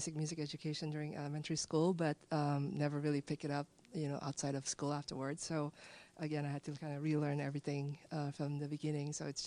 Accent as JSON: {"language": "English", "region": "California", "country": "United States", "said": "I'm from the San Francisco Bay Area, and this is my 8th year in the ensemble."}